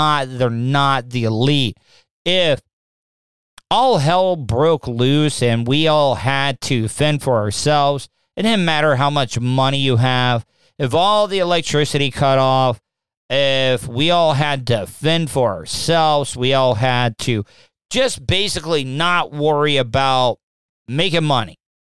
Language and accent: English; New York City, New York, United States; rats in my hometown NYC are bigger than that little fucker.